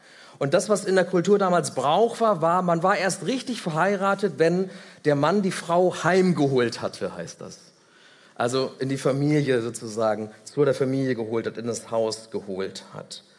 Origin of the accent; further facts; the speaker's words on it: Varel, Lower Saxony, Germany; ich komme aus Farel, kennt auch die ganze Welt, ne?